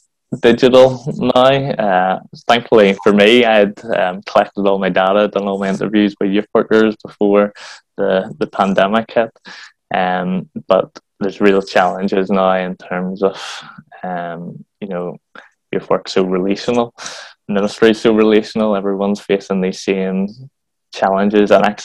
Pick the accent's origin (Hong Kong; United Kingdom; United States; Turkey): United Kingdom; Bangor, Northern Ireland; growing up in Bangor, I was at every youth club going, every church going, but it was all the Protestant churches.